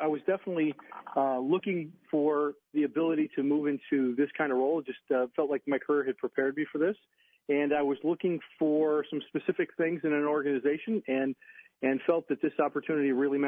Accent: Indiana, United States; I grew up and still live in Northwest Indiana, although I've spent we're really a suburb of Chicago

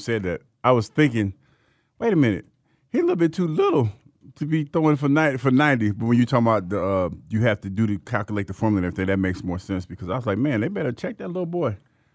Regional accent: Ohio, United States; I am from Ohio, and, you know, I did grow up watching the Buckeyes.

